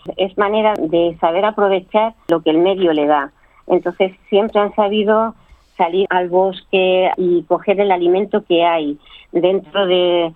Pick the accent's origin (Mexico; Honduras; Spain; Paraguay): Spain; dentro de la organización hay dos personas que somos españoles